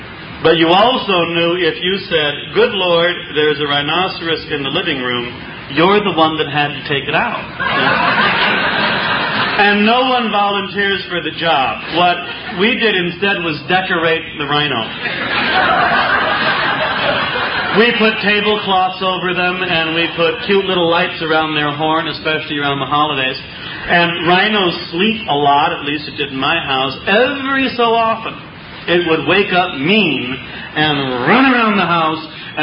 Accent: California, United States; I come from Northern California. I'm 40 years old. I am the youngest of three children.

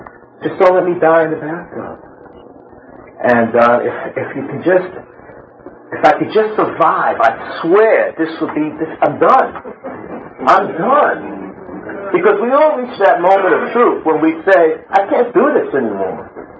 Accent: New York, United States; I grew up in Brooklyn.

